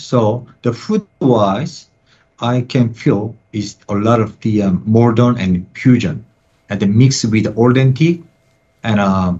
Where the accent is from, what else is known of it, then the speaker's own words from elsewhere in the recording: South Korea; I'm originally from South Korea.